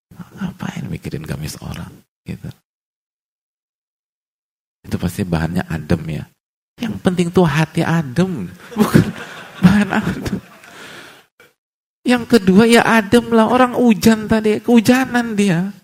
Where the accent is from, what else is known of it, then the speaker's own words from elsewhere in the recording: BSD, Banten, Indonesia; Ya karena saya orang BSD, Pak Ustadz gitu.